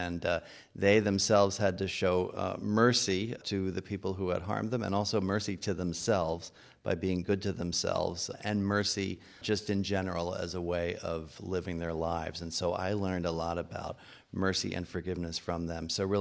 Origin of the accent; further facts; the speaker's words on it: United States; I would like to see my home country, the United States, be much more open and welcoming to Syrian refugees.